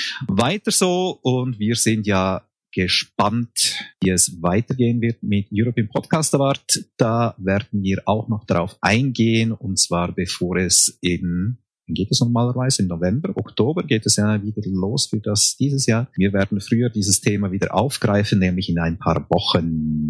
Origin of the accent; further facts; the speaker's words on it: Switzerland; Und da fühle ich mich doch irgendwo als Schweizer Podcaster beleidigt.